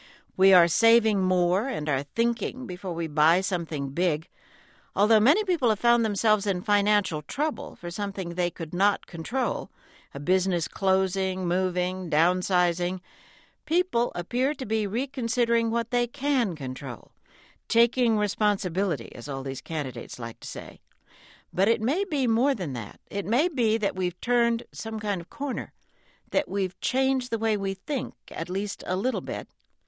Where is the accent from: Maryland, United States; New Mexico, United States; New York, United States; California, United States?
New Mexico, United States; Growing up in New Mexico, this was also the season when our house began to smell strongly of bourbon.